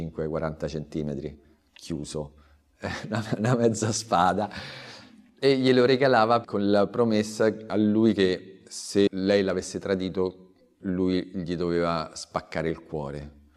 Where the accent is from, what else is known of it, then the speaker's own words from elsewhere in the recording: Rome, Lazio, Italy; Io sono romano, sono nato a Roma.